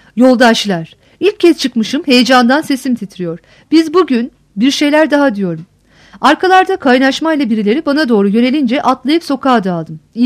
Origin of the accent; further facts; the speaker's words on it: Eastern Anatolia, Turkey; Doğuluyum. Ben de içlerinden sayılırım. Babam yanından Kürtlük varmış bizde de. Ninem Türkçe bilmezmiş.